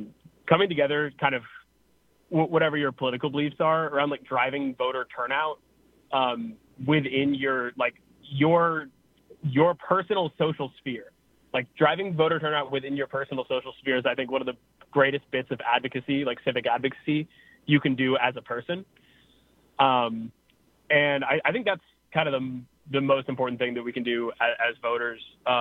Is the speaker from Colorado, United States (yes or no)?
yes; Colorado, United States; now in Madison, United States; So I'm from Colorado originally, and I was pretty blown away when I moved out here that I didn't just like get a ballot in the mail.